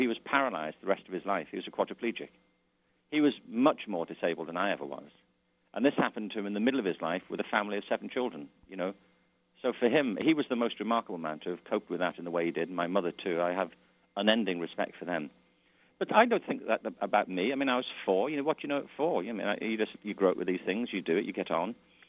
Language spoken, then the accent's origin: English; Liverpool, North West England, United Kingdom; born there; I was born in 1950 in Liverpool, in England. I'm one of seven children.